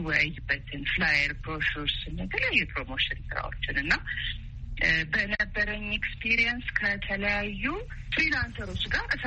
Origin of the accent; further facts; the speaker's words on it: Addis Ababa, Ethiopia; እኔ እንግዲህ ተወልጄ ያደግኩት አዲስ አበባ ነው።